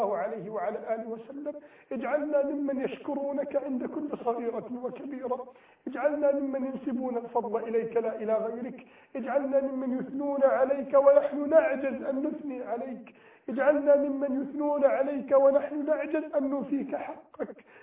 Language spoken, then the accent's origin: Arabic; Egypt; بلدنا مصر